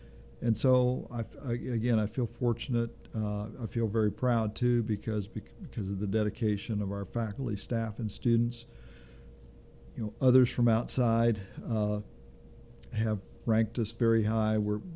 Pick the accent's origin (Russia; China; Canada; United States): United States; Bowling Green, Kentucky; I grew up in Bowling Green, Kentucky.